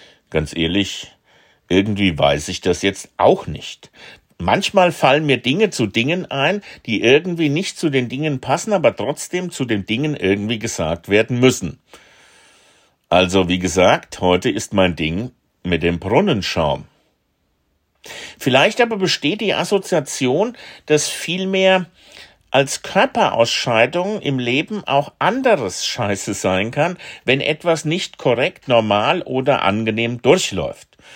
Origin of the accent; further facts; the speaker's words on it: Hesse, Germany; in meinem Haus, in meinem Heimatort im hessischen Hinterland, zudem mein Geburtshaus.